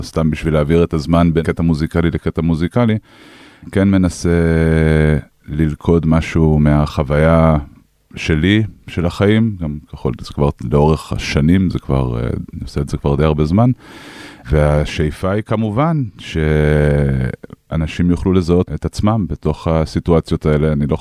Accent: Jerusalem, Jerusalem District, Israel; בין לבין עוד היינו בארץ כמה שנים, בירושלים, אבל אני בכל מקרה, למרות שאני לא נמצא פיזית בירושלים, אני ירושלמי

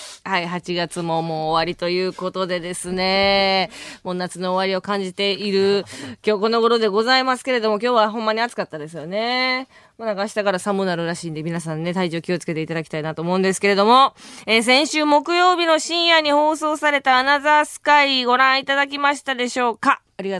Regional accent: Osaka, Japan; 私は生まれ故郷の大阪に行ってきたんですけれども

